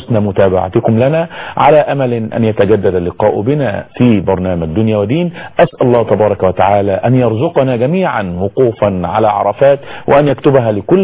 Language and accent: Arabic; Egypt; بلدنا مصر